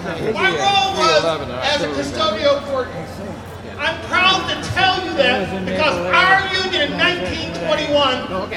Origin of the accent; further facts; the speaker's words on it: Chicago, Illinois, United States; moved away as an adult; also born or lived in Eugene; I'm originally from Chicago, but I came to Eugene at 19, and I stayed for 5 years.